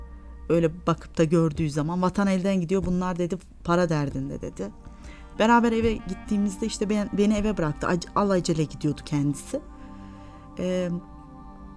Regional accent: Nuremberg, Bavaria, Germany; Biz çocukluktan ikimiz de doğma büyüme yurt dışında. Nürnberg'liyiz. Evet. Almanya'da Nürnberg'de yaşadık. Doğma büyüme Nürnberg'liyiz.

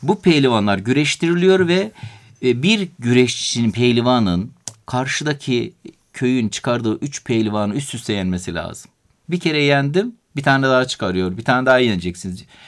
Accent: Black Sea Region, Turkey; Bizim yörelerde, özellikle Amasya Samsun taraflarında peşkir boyu da var.

